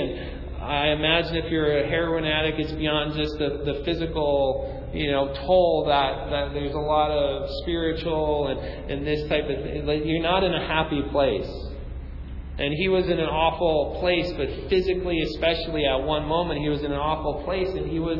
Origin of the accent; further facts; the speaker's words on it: Chicago, Illinois, United States; born there; That I was born in Chicago, so I'm a Cubs fan.